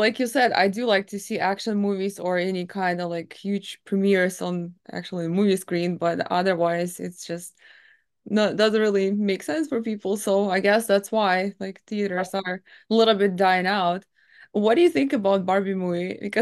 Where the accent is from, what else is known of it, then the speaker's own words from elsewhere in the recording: Ukraine; I'm from Ukraine originally.